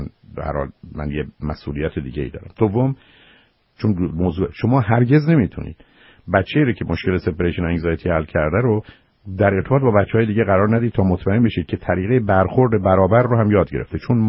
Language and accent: Persian; Iran; now in United States; فارسی رو دوست داریم، ما ایرانی هستیم